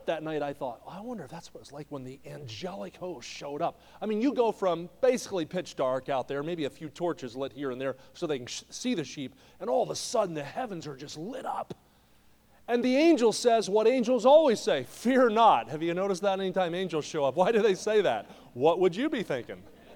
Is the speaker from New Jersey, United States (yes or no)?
yes; New Jersey, United States; I grew up in New Jersey, and I was a Penn State football fan growing up.